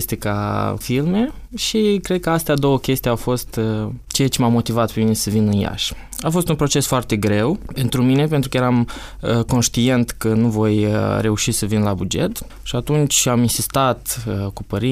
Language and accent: Romanian; Bălți, Moldova; moved away as an adult; now in Romania; Sunt din Bălți, recunosc.